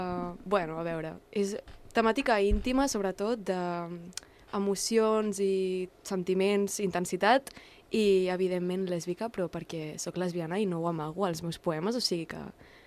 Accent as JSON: {"language": "Catalan", "town": "Terrassa", "region": "Catalonia", "country": "Spain", "said": "sóc de Terrassa, estic estudiant psicologia"}